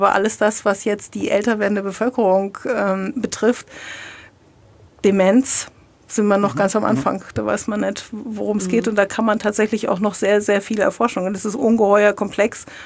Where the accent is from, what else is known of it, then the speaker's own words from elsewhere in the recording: Lower Saxony, Germany; now in Treuchtlingen, Germany; Nein, ich bin in Niedersächsin. Ich bin der Liebe wegen in Franken.